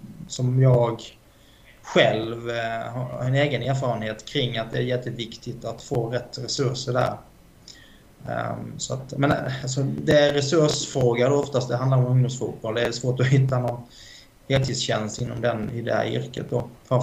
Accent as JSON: {"language": "Swedish", "town": "Halmstad", "region": "Halland County", "country": "Sweden", "tie": "born or raised there", "said": "är ju född och uppväxt i Halmstad."}